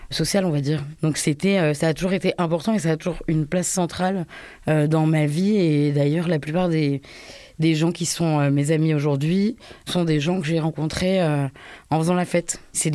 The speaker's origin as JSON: {"language": "French", "country": "France", "said": "je suis française, ma mère est née en France, ma grand-mère est née en France, mon arrière-grand-mère sont nées en France."}